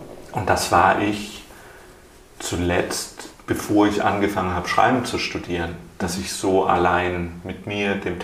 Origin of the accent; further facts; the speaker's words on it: Tübingen, Baden-Württemberg, Germany; Also in dem Jahr, in dem ich geboren wurde, 92, ist in Tübingen, in meiner Heimatstadt